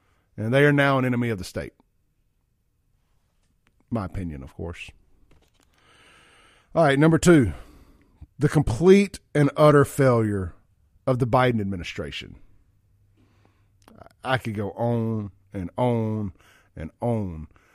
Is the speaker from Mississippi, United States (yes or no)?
yes; Jackson, Mississippi, United States; I feel like I was pushed out of my hometown. 43 years in Jackson, finally pushed out.